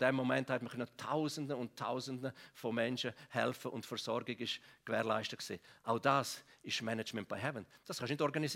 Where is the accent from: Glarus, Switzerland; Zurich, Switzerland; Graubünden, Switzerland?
Graubünden, Switzerland; Ich bin ja im Engadin aufgewachsen und die Engadiner so stur, wie sie sind, aber sie liegen mir gleich am Herzen.